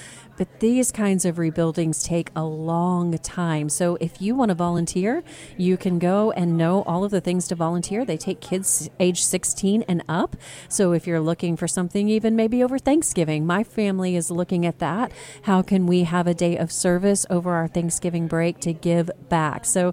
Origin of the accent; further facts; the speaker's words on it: Houston, Texas, United States; I am a lifelong resident of the Gulf Coast. JJ, I grew up in Houston. I have lived through many storms.